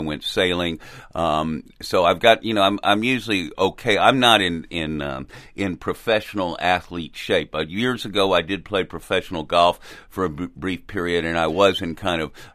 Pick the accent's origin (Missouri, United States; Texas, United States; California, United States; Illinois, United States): Texas, United States; Well, I'm actually from Texas.